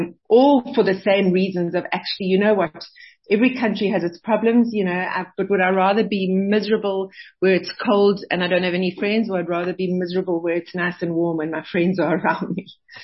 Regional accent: South Africa; if you hadn't gone abroad, how much, you know, would you appreciate being South African as much?

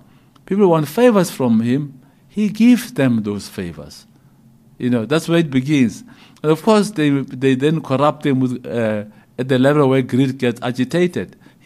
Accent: South Africa; I express myself freely as a South African citizen

